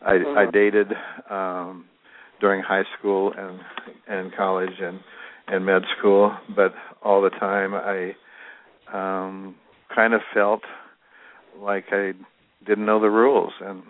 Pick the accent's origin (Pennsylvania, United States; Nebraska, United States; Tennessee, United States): Nebraska, United States; Yeah, I was born in Nebraska in a very small rural town there. I'm 68, so I was born and raised during the 50s